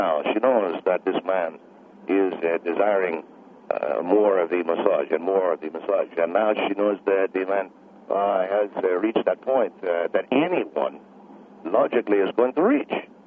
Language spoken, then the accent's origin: English; Argentina; I am a South American. I am from Argentina, and I like to think we know how to treat women.